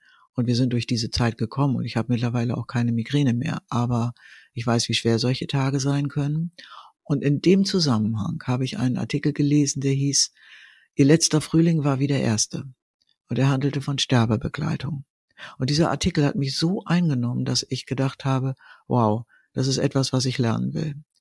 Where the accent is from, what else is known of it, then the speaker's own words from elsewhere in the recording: Bremen, Germany; born there; da, wo ich geboren bin, in der Wildermutstraße hier in Bremen